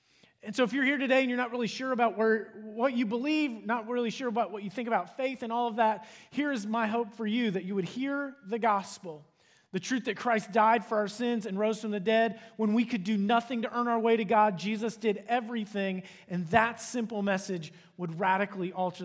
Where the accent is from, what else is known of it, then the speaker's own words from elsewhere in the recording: Cincinnati, Ohio, United States; I grew up in Cincinnati, and so if you're not exactly sure where Cincinnati is, it's in the very southwest corner of the state of Ohio.